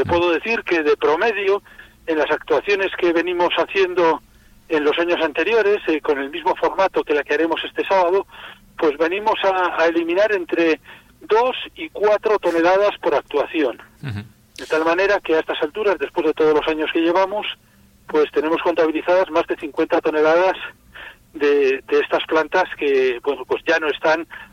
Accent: Laredo, Cantabria, Spain; los que somos de Laredo o visitamos con frecuencia la playa de Laredo

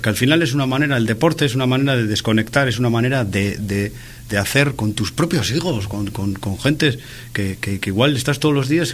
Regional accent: Laredo, Cantabria, Spain; moved away as an adult; Yo, por suerte, hice el servicio militar en Gran Canaria y con 18 años tuve que salir de Laredo. Bueno, tuve que salir. Quería salir y la mili me proporcionó salir de Laredo.

